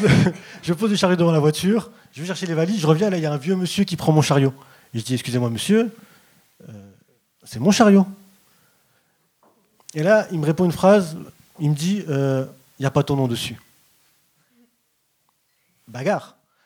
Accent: France; je suis français. Même si j'ai une tête à être originaire de Jean Talon.

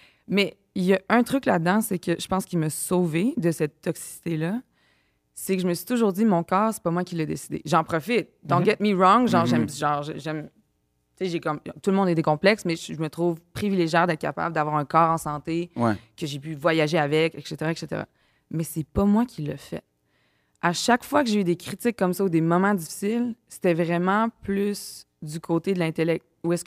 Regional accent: Quebec City, Quebec, Canada; Moi, je viens de la ville de Québec

